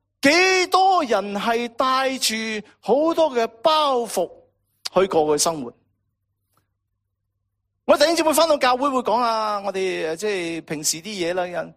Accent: Guangdong, China; 即系我哋广东人会点讲？

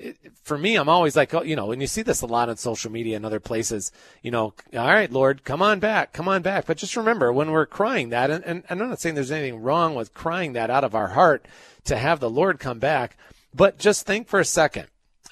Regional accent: Raleigh, North Carolina, United States; He used to be in my hometown, Raleigh, North Carolina, Raleigh International Church.

